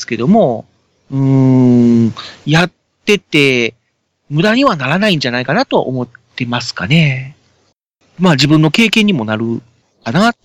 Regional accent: Kobe, Hyogo, Japan; やっぱり地元が神戸市なので、神戸でローカルヒーローを作りたいなーっていうのは思ってたんですけども

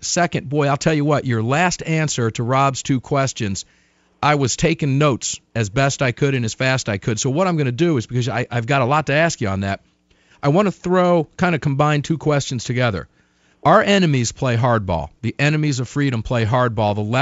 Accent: Florida, United States; I want to take you back to Florida for a second. I'm from Florida.

